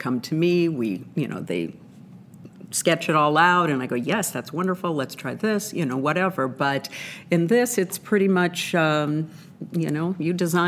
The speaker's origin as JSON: {"language": "English", "region": "California", "country": "United States", "said": "I'm from California, and I've been an actress you know, regional actress and in California for many years."}